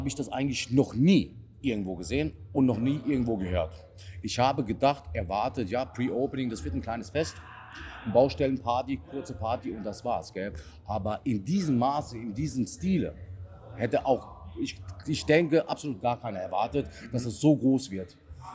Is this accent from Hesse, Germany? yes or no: yes; Lauterbach, Hesse, Germany; aus Lauterbach, bin 46 Jahre alt.